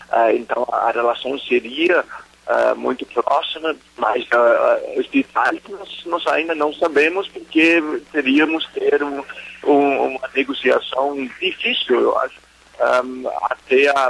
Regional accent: Germany; Portuguese is a second language; also born or lived in England; eu sou alemão, mas eu morei 15 anos na Inglaterra.

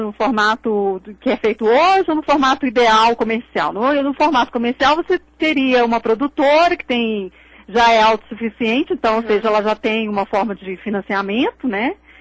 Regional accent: Brazil; É difícil para mim, né, sendo brasileira, porque você está tão inserido dentro daquela cultura, né?

